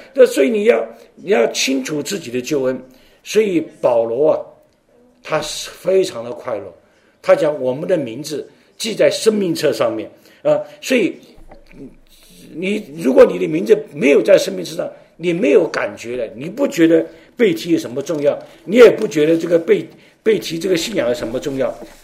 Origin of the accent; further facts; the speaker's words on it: China; 但是我们中国人你知道，我们最后一个移民的目标是哪里？天国